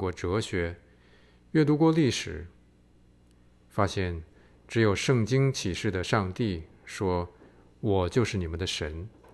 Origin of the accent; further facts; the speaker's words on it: Chongqing, China; 我出生在四川重庆，爸爸妈妈给了我温暖的第一个家，他们是大学里的数学老师。